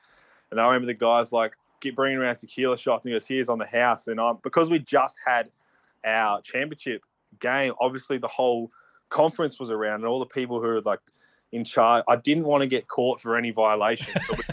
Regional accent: Adelaide, South Australia, Australia; Eastern Mavericks, which is who I grew up playing for in Adelaide.

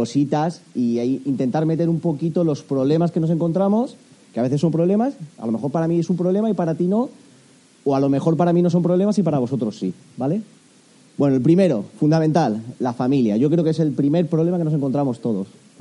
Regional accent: Alicante, Valencian Community, Spain; somos una familia alicantina con dos niñas que actualmente tienen 12 y 9 años

